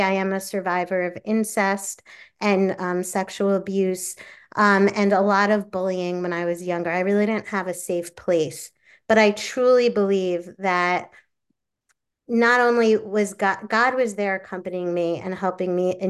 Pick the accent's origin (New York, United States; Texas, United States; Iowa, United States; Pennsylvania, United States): New York, United States; from New York.